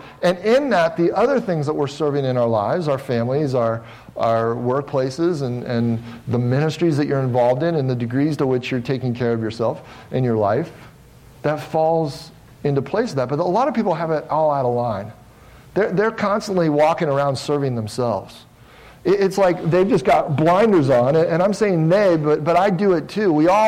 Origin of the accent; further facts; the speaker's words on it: Cincinnati, Ohio, United States; I lived in the Midwest in Ohio. I grew up in Cincinnati, Ohio.